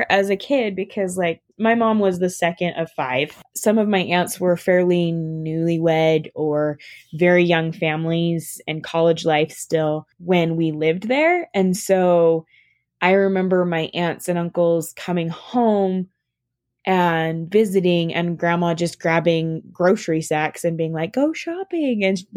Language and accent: English; Rupert, United States; I grew up in Rupert after my parents got divorced when I was 8. My mom moved back to the States to live with her parents.